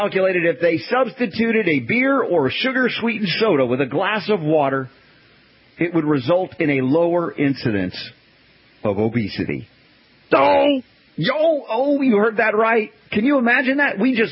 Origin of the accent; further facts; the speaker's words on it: the South, United States; We grew up in the South. Coca-Cola was the soda of choice.